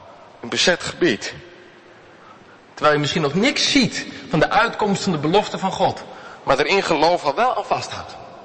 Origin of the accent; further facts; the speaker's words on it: Harderwijk, Gelderland, Netherlands; In Harderwijk, waar ik opgroeide, was dus vlak achter mijn huis was nog een stuk met een spoorlijn en een taluut en zo.